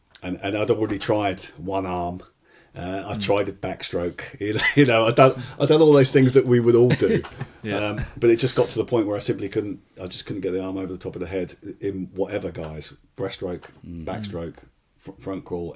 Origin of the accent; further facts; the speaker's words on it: Marlow, South East England, United Kingdom; Marlow's my hometown. And to be fair, probably in the back of my mind, that was really a driving force to actually get to my hometown.